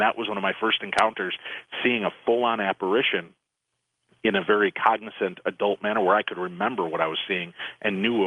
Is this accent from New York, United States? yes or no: no; Medinah, Illinois, United States; here I grew up in Medina, Illinois, which is a suburb 22 miles west of Chicago.